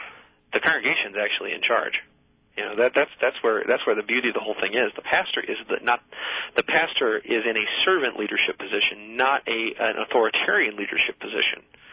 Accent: Edwardsville, Illinois, United States; Edwardsville's my hometown.

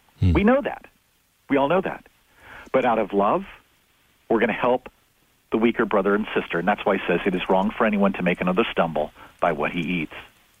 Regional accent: Glen Rock, Wyoming, United States; I grew up in Glen Rock, Wyoming, and we built a brand new church because we were growing so quickly in Glen Rock.

